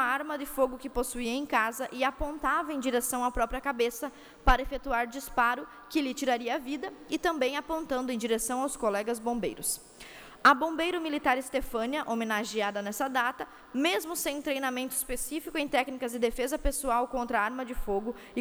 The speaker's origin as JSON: {"language": "Portuguese", "town": "Itajaí", "region": "Santa Catarina", "country": "Brazil", "tie": "born or raised there", "said": "pelo ato heróico praticado em Itajaí, meu município, minha cidade natal."}